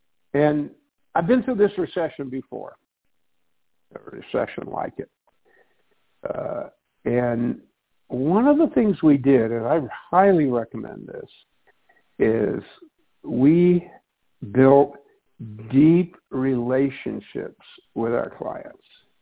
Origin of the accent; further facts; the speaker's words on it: England, United Kingdom; moved away; I'm from England originally, came here on the Queen Mary